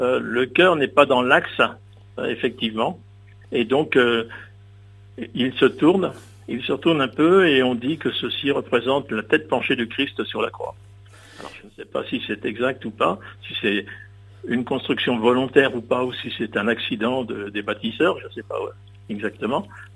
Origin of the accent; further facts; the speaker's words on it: Île-de-France, France; je suis originaire du sud de Fontainebleau, vous voyez, en lisière de la forêt.